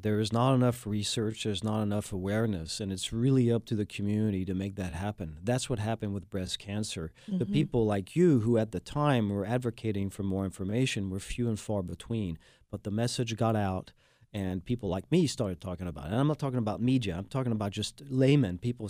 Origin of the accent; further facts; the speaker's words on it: France; now in Houston, United States; I am the Texan from France, and this has been Houston, PA.